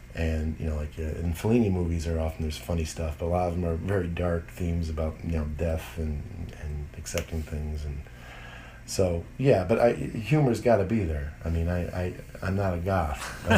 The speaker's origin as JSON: {"language": "English", "town": "Detroit", "region": "Michigan", "country": "United States", "tie": "born or raised there", "said": "kind of in a weird way being kind of a minority growing up in Detroit"}